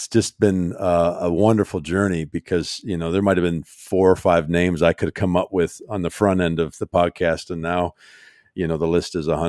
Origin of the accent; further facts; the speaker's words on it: Canada; Birria, and I'm trying to roll my R's, but I'm a Canadian kid, so have a hard time rolling them.